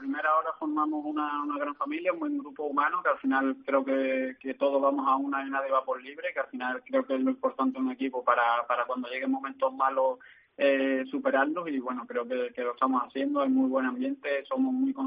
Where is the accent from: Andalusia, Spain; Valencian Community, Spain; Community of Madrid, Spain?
Andalusia, Spain; Seville; soy de Sevilla y lo conozco bien